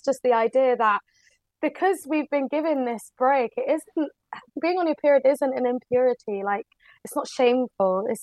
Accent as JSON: {"language": "English", "country": "United Kingdom", "said": "I feel like it's a part of my personality and my identity as a British Muslim woman."}